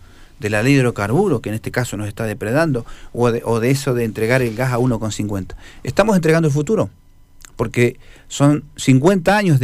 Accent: Neuquén, Argentina; yo tengo que defender mi tribu, digamos, mi pueblo, no sé si me entienden. Y yo tengo que defender a Neuquén.

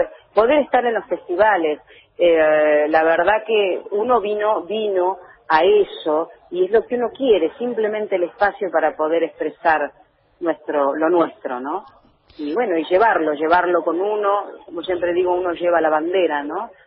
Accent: the south, Argentina; born there; viniendo uno del sur, donde yo nací, pero a través de eso expreso mi sentimiento enorme a lo que es el noroeste argentino, por siendo una hija de salteños

